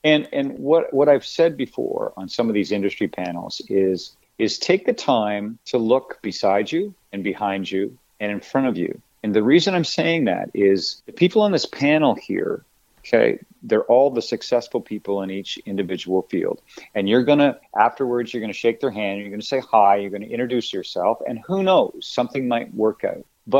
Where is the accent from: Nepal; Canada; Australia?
Canada; Hanover, Ontario; I grew up in Hanover. And so I'm about to go off to college to study broadcasting, going to Kitchener.